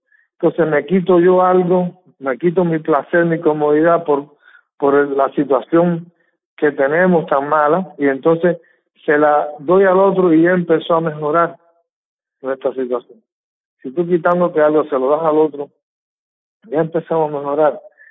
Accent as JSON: {"language": "Spanish", "country": "Cuba", "said": "como cubanos que nos alejamos de Dios y lo anulamos"}